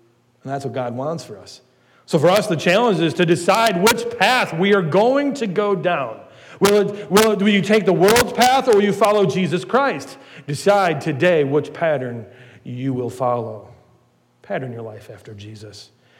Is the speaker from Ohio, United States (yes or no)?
yes; Ohio, United States; Now, growing up in Ohio, we got a lot more snow than we got here.